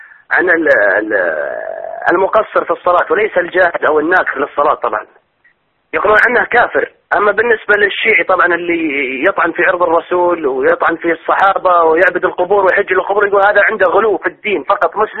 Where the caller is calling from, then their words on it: Saudi Arabia; أكلمك أنا من السعودية.